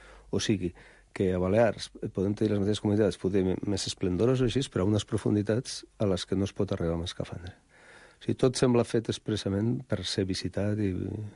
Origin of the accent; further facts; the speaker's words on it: Basque Country, Spain; Catalan is a second language; Perquè Catalunya, jo que soc basc, però m'ho miro com ja com de casa